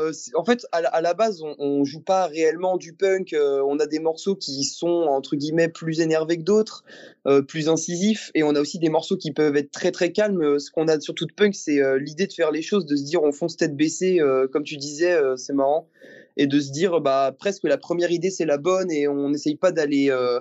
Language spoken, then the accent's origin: French; Le Mans, Pays de la Loire, France; now in Angers, France; je suis arrivé sur Angers, parce que j'ai grandi au Mans pour ma part